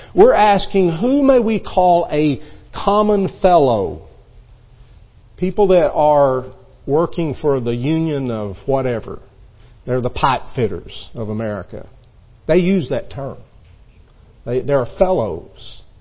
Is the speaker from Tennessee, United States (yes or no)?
no; Texas, United States; You realize I grew up in West Texas. I probably would have never made it down here.